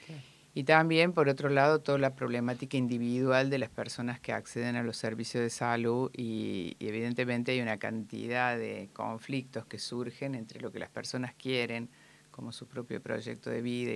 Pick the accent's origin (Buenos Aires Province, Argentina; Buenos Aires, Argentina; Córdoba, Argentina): Córdoba, Argentina; Argentina, yo soy cordobesa.